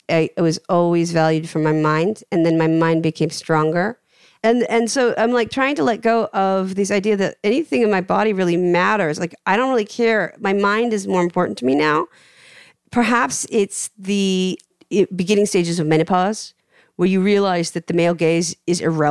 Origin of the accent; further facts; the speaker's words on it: United States; born there; Yeah, my parents were born in Korea. And I was born in America, but then I got shipped back and forth a bunch.